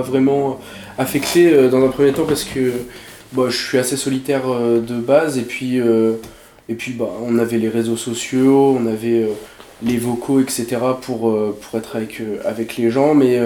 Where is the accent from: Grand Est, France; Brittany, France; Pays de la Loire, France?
Grand Est, France; J'ai 22 ans, je viens de l'Aube et puis je suis étudiant.